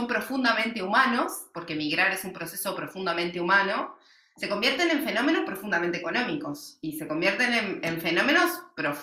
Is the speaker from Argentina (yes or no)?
yes; Mendoza, Argentina; now in Uruguay; yo soy argentina, soy de Mendoza